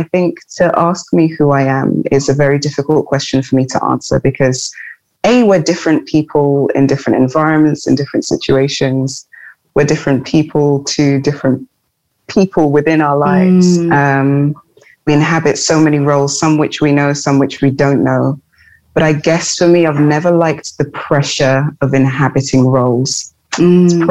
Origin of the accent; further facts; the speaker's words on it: London, United Kingdom; I grew up in London. That's the physical place that I inhabited, and in a house with, you know, parents and a sibling at first and cousins and extended family